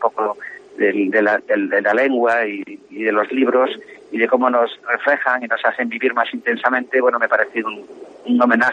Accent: Vigo, Galicia, Spain; also born or lived in Santiago de Compostela; la imagen que yo recordaba de cuando era niño y adolescente, tanto en Vigo, como en Santiago, como en Ocarvallino, donde iba a pasar los veranos con mi abuelo

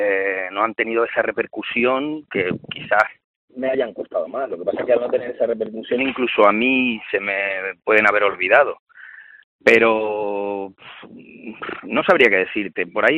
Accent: Canary Islands, Spain; accent: Canarian; yo tengo acento canario en mi vida diaria, en mi vida privada, tengo acento canario que no se refleja en mis trabajos

